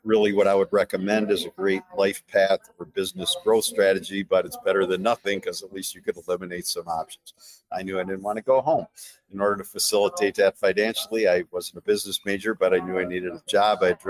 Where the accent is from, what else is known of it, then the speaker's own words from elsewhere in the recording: Chicago, Illinois, United States; and I grew up in Chicago where you could get it, and you couldn't get it here.